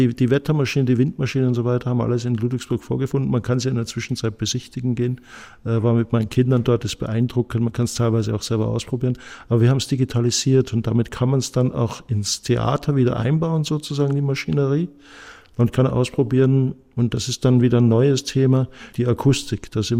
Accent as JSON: {"language": "German", "country": "Austria", "lives_now": "Stuttgart, Germany", "said": "Ich bin kein Stuttgarter, okay. Ich bin Österreicher, ja."}